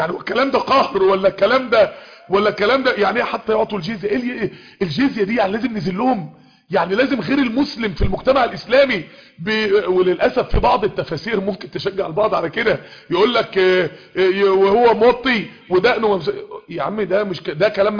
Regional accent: United States; صح انا امريكي بس انا راجل مسلم

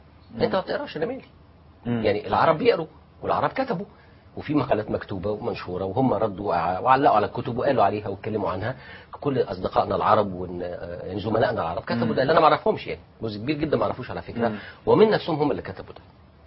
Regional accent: Egypt; أنا رجل مصري كويس، بعشق مصر، بحب تراب مصر

